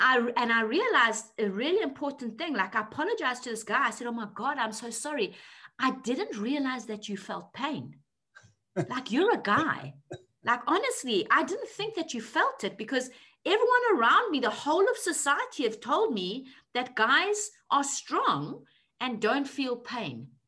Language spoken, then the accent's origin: English; South Africa; I grew up in South Africa, I understand discrimination, I grew up in patriarchy.